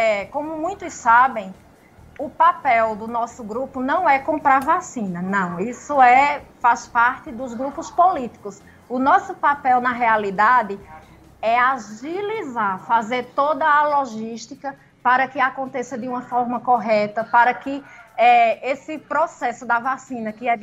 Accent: Brazil; nós, como brasileiros, como parte integrante de uma sociedade

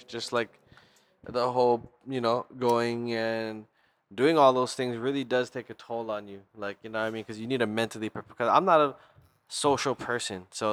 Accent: Hawaii, United States; Like, bro, I'm from Hawaii, you know what I mean?

